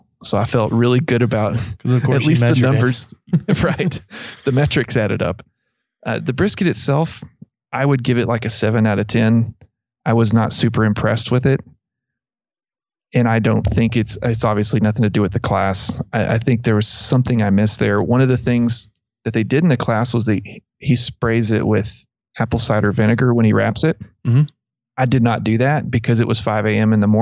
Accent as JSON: {"language": "English", "town": "Abilene", "region": "Texas", "country": "United States", "tie": "born or raised there", "said": "because I grew up in around Abilene, and that was, you know, that's, people use Mesquite a lot."}